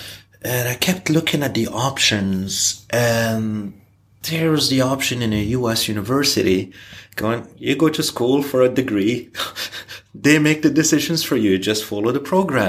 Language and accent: English; Casablanca, Casablanca-Settat, Morocco; I'm from Casablanca, Morocco. So that would still be the geographical home according to my passport.